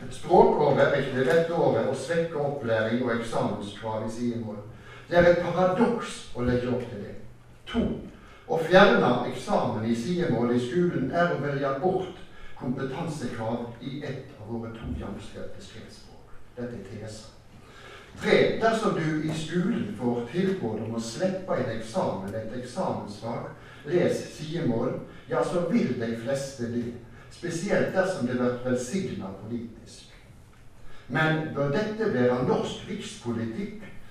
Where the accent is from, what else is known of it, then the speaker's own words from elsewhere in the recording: Stord, Vestland, Norway; also born or lived in Bergen / Oslo; Jeg kommer også fra Stord og ble medlem og syremedlem i Stord Mållag. Jeg har 40 år bak meg i Bergen og Oslo i næringslivet